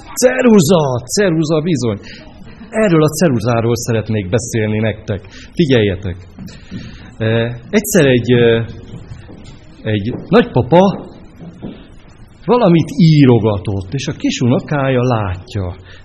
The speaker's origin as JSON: {"language": "Hungarian", "town": "Pécs", "region": "Baranya", "country": "Hungary", "lives_now": "Érd, Hungary", "said": "a feleségemmel érkeztünk. Igazából eredetileg pécsiek vagyunk mi, de két és fél éve, kicsit több mint két és fél éve, hogy Érdre költöztünk."}